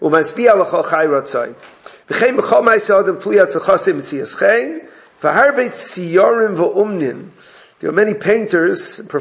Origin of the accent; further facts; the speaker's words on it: Brooklyn, New York, United States; You know, I grew up in Borough Park. For me to go shopping in Borough Park is ridiculous.